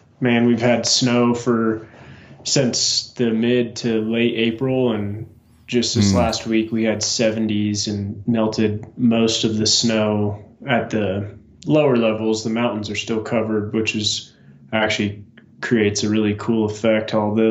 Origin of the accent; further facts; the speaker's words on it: Kansas City, United States; moved away as an adult; also born or lived in California / North Carolina; No, I'm originally from Kansas City, just outside Kansas City. I grew up there until I was 18 and joined the Marine Corps.